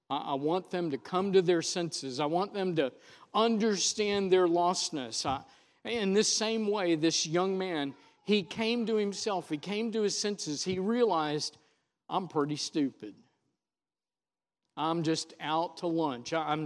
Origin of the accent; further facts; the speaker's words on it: Daytona Beach, Florida, United States; this city slicker, this beach bum, because I grew up in Daytona Beach